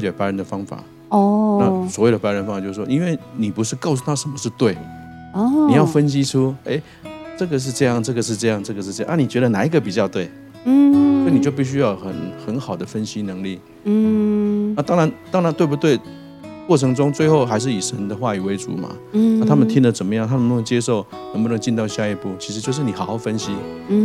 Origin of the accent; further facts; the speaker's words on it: Taiwan; 因为我们从小在台湾长大，所以中文就会很不一样